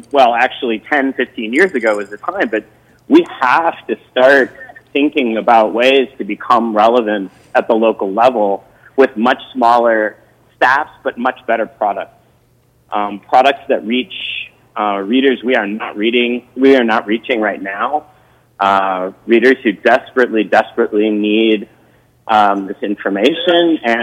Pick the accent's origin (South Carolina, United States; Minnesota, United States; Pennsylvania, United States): Minnesota, United States; Minneapolis; which has been operating in my hometown, Minneapolis, Minnesota, now for almost 10 years.